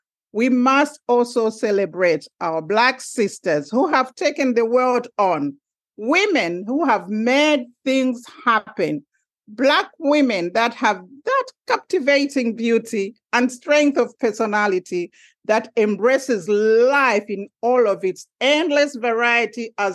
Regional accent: Zambia; I'm talking from an African perspective, because I am from Zambia and my roots are still embedded in Africa.

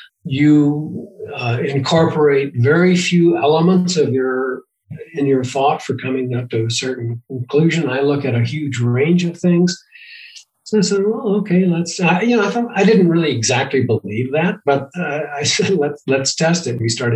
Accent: El Paso, Texas, United States; Because I grew up in El Paso, Texas, where middle-class people shot each other.

